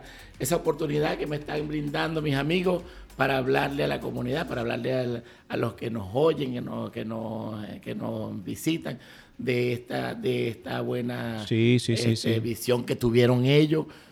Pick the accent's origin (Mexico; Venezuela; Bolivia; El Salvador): Venezuela; moved away as an adult; now in Dominican Republic; Yo me vine para acá también, a República Dominicana, soy venezolano. Nos vinimos para acá